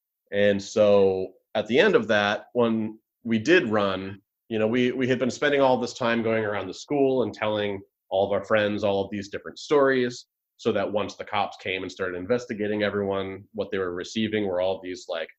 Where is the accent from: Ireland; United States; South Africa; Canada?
United States; New England; born there; So I was born up in New England.